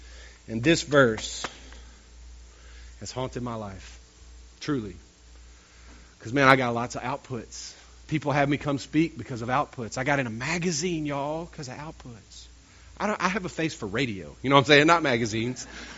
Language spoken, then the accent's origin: English; the South, United States; Now look, I grew up in the South.